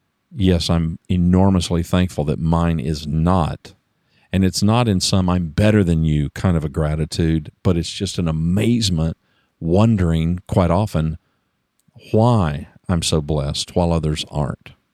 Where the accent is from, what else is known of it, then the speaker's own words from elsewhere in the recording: Louisiana, United States; also born or lived in Oklahoma / Texas; I was born in America. I was born in a small town in Oklahoma. I largely grew up in Louisiana. I've lived all of my life in Louisiana, Texas, and Oklahoma.